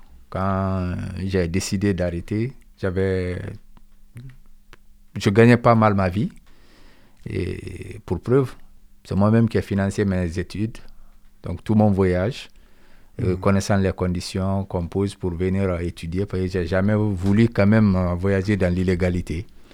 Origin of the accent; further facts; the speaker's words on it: Conakry, Guinea; now in France; je suis guinéen. Je suis arrivé en France dans le cadre de mes études de droit